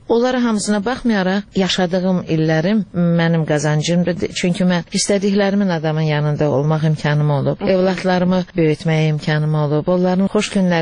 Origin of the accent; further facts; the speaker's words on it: Baku, Azerbaijan; born there; Və mən birinci nəsiləm ki, ana tərəf, ana vətənim Şuşa, ata vətənim Qəbələ olduğu halda birinci ziyalılardanam ki, Bakıda doğulmuşam. Nəslimdə.